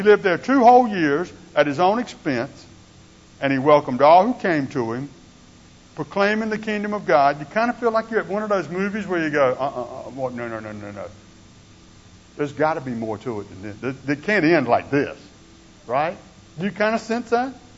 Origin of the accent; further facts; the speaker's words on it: United States; After all, I'm an American. I'm a hard worker.